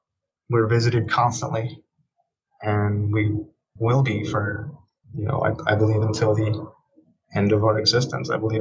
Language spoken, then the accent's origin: English; Shelter Island, New York, United States; Here in my hometown of Shelter Island, there's probably like 1,000 of us, you know, that live here. So it's a very, very small community.